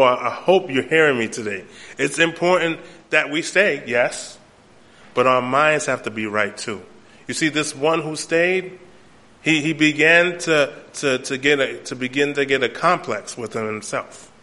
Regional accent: New York, United States; because as a young kid growing up in New York, I was into all kind of stuff, right?

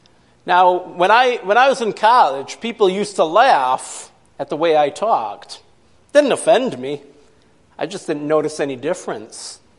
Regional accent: Brockton, New York, United States; I told him, "I'm from Brockton, New York."

